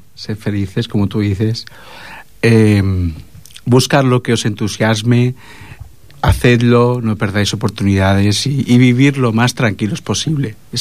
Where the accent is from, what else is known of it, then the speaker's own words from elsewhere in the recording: Ripoll, Catalonia, Spain; es mi pueblo, es mi pueblo. Yo con esto te digo ya mucho. No es el pueblo más bonito del mundo, desde luego. No es el lugar más sano del mundo, pero sigue siendo mi pueblo.